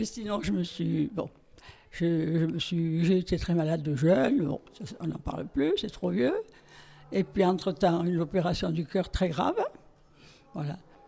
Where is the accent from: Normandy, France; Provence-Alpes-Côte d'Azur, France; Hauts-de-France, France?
Provence-Alpes-Côte d'Azur, France; Marseille; born there; Je suis née à Marseille, bien sûr. J'ai vécu jusqu'à ma majorité, enfin jusqu'à ce que je me marie.